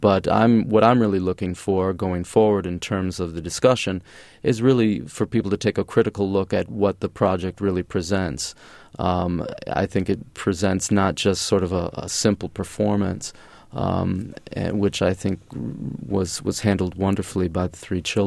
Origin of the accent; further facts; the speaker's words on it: Massachusetts, United States; also born or lived in Minnesota; But I was born in Massachusetts and moved to Minnesota, where my mother and father sort